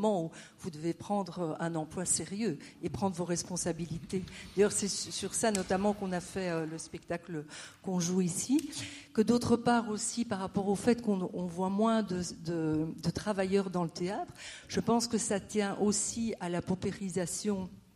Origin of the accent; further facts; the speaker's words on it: Belgium; moi je suis belge, je parle en Belgique